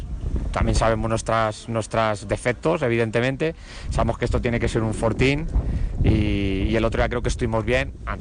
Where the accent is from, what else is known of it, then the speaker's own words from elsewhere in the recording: San Fernando, Andalusia, Spain; es el equipo de mi pueblo, no lo puedo negar